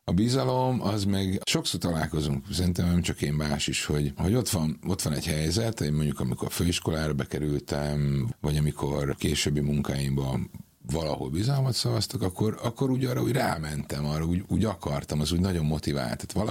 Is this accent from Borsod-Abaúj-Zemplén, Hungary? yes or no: no; Ibrány, Szabolcs-Szatmár-Bereg, Hungary; Ibrány a kötődés, valóban ott nőttem, ott nevelkedtem fel. Valamennyire, ugye ott voltak a nagyszülők, rokonság, nagyon sok minden odaköt